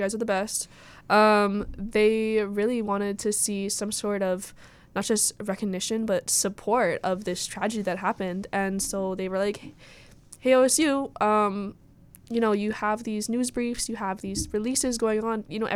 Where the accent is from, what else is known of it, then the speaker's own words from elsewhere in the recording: Hawaii, United States; you know, once again, I'm from Maui, and I'm a crew member on one of our sailing canoes back home.